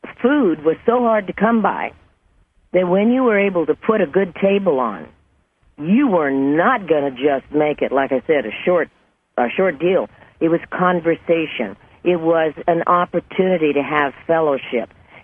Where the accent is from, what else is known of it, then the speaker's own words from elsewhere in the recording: California, United States; And when I was growing up in California on Thanksgiving, that was something, because of my Italian background, that's what you did.